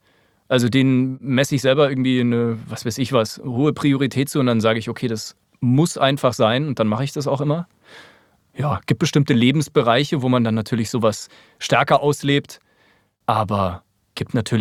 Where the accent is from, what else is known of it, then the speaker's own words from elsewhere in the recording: Grünwald, Bavaria, Germany; Wir hatten damals bei uns in Grünwald eben den sogenannten Bombenkrater.